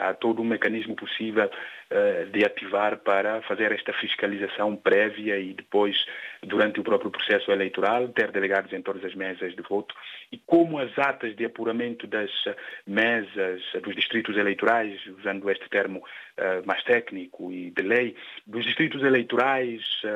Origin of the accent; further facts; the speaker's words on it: Guinea-Bissau; é uma convicção alimentada na responsabilidade que temos enquanto guineenses e africanos de transformar o nosso país para melhor vivermos nele.